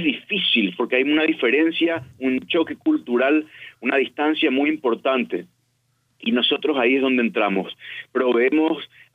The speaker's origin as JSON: {"language": "Spanish", "country": "Paraguay", "moved": "yes", "lives_now": "Israel", "said": "yo vine acá a Israel de Paraguay, no conocía el idioma, tenía una base, pero no lo hablaba fluido, en un país que no conocía"}